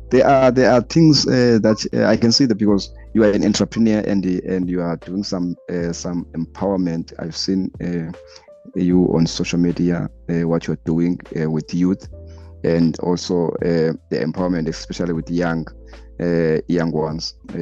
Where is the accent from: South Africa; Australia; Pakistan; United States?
South Africa; English is a second language; I am from South Africa.